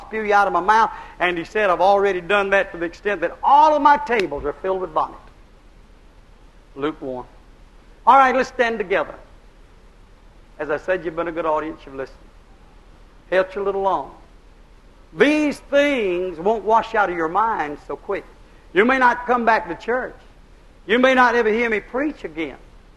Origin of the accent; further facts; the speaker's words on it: United States; I said, I'm from America. I know some of the things that's going on.